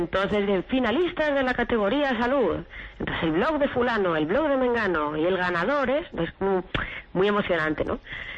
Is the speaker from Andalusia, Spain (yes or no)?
no; Belmonte, Castilla-La Mancha, Spain; Pues mira, yo soy de Belmonte, de Cuenca